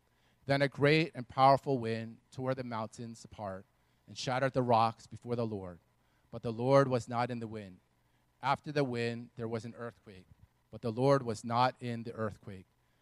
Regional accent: East Coast, United States; So growing up on the East Coast, I've been in a powerful wind, literally in a hurricane.

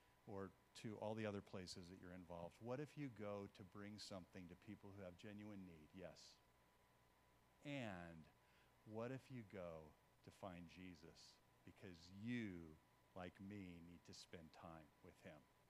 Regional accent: California, United States; And I'm from California, so I wear sunglasses when it's cloudy.

